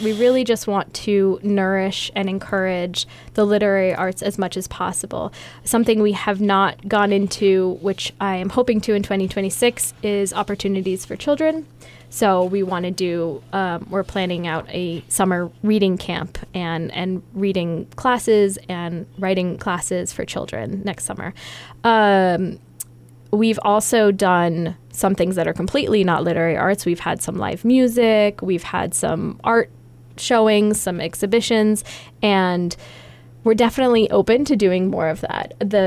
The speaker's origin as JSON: {"language": "English", "country": "Portugal", "tie": "born or raised there", "also_born_or_lived": "US East Coast", "said": "I was born on the East Coast. I also grew up in Portugal. My dad is Portuguese, and that is a big defining feature of who I am."}